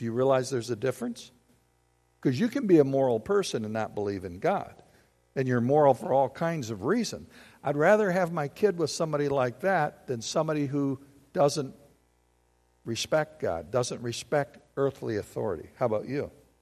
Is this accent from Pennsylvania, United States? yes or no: no; Battle Creek, Michigan, United States; I grew up in Battle Creek in a city, but it's like, come on, my mom gave me some common sense.